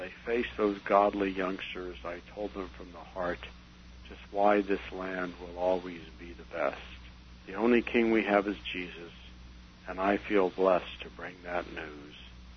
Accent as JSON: {"language": "English", "region": "Missouri", "country": "United States", "said": "What happened is that I'm from Missouri, and I have to say that I've been sort of proud over the years that our senators from Missouri are usually pre"}